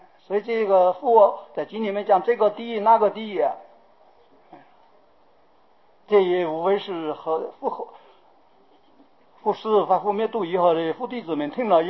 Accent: China; 我们中国人喜欢简略就叫做菩萨

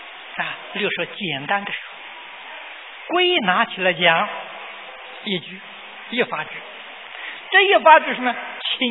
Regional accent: China; 啊，他们拜的这个上帝呀、啊，就是忉利天主，我们中国人称为玉皇大帝，就是这个天。

